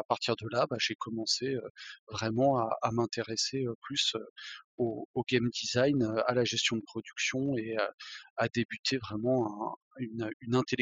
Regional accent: Paris, Île-de-France, France; je viens de Paris, mais je suis en fait d'origine plutôt de la région lyonnaise.

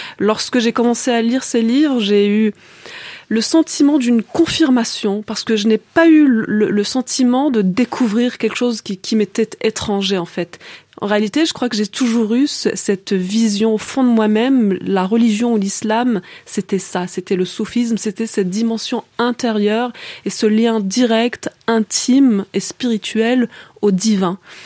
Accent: Algeria; now in France; j'ai gardé toutes ces années où j'ai vécu en Algérie, où j'ai grandi en Algérie, j'ai gardé au plus profond de mon cœur aussi un vrai désir de la France, l'espoir de retrouver aussi ce pays où je suis née. Donc à l'âge de 24 ans, je décide de revenir.

